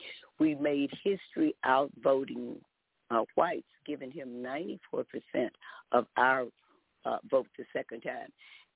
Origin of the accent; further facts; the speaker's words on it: the South, United States; As I came from the South, I mean, if I say rat now instead of right now, it's not because of a dialect.